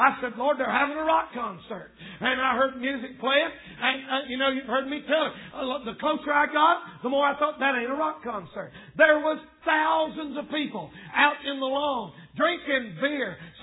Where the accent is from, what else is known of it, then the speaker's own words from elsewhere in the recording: the South, United States; I'm from Southern and redneck and proud of it.